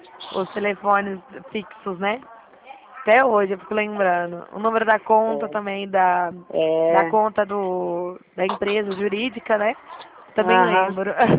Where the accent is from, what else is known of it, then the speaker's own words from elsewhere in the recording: Dracena, São Paulo, Brazil; Eu sou de Dracena, perto de Presidente Prudente.